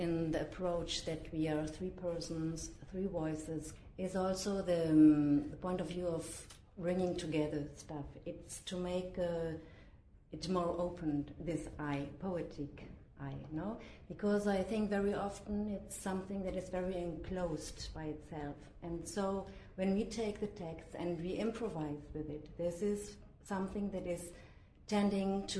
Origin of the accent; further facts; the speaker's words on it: Germany; I'm not from Switzerland.